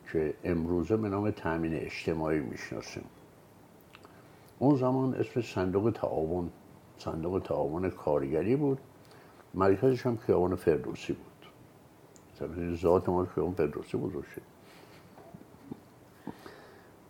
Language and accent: Persian; Tehran, Tehran Province, Iran; من سال 1327 روز اول اردیبهشت 1327 در بیمارستان زنان تهران متولد شدم